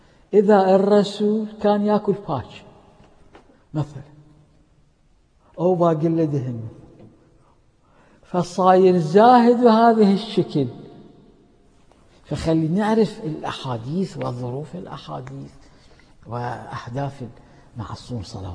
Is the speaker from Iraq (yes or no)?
yes; Karbala, Karbala Governorate, Iraq; هذا صار عندنا في كربلاء المقدسة، وأنا كنت حاضر